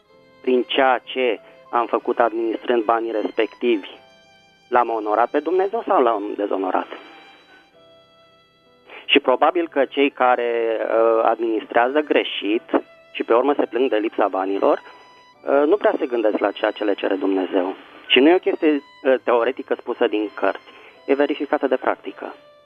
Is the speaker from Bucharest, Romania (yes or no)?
yes; Bucharest, Romania; Sunt din București.